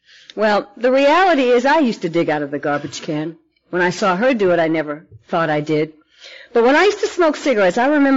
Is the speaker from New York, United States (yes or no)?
yes; New York City, New York, United States; also born or lived in Manhattan; now in Las Vegas, United States; I mean, I grew up in the South Bronx in New York, and by the end of my drinking, before I moved to Las Vegas, I was living on the Upper East Side of Manhattan